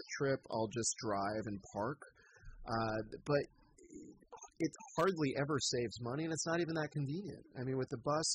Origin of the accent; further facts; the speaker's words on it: Silicon Valley, California, United States; also born or lived in Los Angeles; I mean, I grew up in the Silicon Valley, and I lived in L.A. before